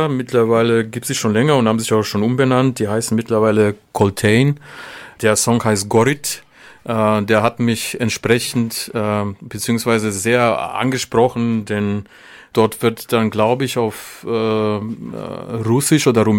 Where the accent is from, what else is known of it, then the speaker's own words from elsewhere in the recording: North Macedonia; Also ich komme aus Makedonien, mittlerweile Nordmakedonien oder Mazedonien auch bekannt. Und das slawische Volk, wo ich groß geworden bin, sage ich mal, als orthodox-christlicher